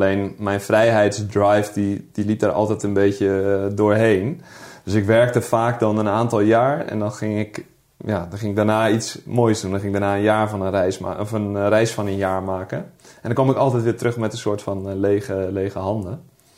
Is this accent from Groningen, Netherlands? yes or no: yes; Groningen, Netherlands; ik ben een Grunninger. Ik kom uit het Hoge Noorden. Dat is een nuchtere jongen. Maar ook wel een dromerige jongen. Ik kom uit een groot gezin. 6 jongens.